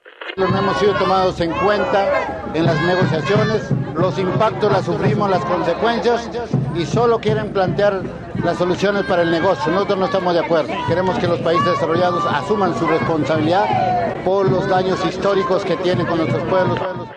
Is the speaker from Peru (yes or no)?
yes; Peru; yo soy peruano. Yo represento a una organización de los pueblos andinos, la CAOI